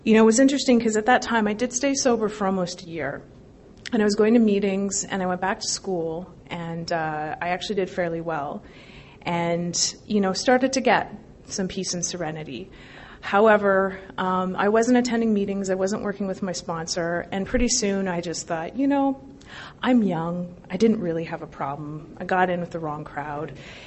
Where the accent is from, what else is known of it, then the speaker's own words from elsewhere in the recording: Toronto, Ontario, Canada; So I'm a proud Canadian, and I grew up in the Toronto area.